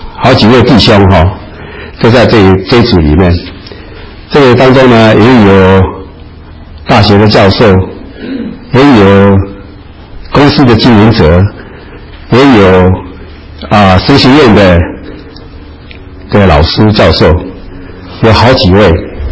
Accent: Taiwan; accent: Taiwanese Mandarin; 因为我这个台湾国语呢，这到最后呢，我听不懂的话，请你们大家包涵啊。

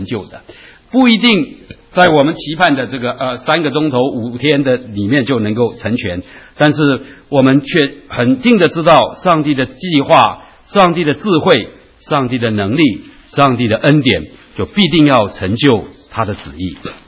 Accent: China; 上帝在华人中间，在我们中国人中间所做的事情

